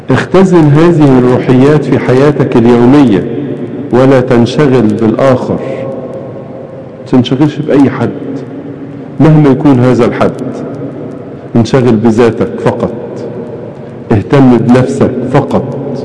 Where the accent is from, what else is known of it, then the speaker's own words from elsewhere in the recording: Egypt; عندنا في مصر الناس عندها حاجة اسمها موسم الخزين